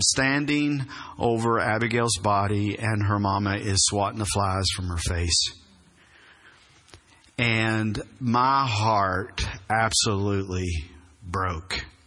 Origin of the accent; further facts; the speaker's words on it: McDowell County, United States; I'm originally from McDowell County.